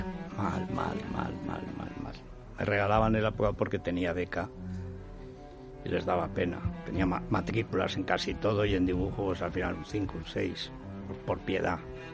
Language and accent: Spanish; Orihuela del Tremedal, Aragon, Spain; en mi pueblo, en Orihuela del Tremedal.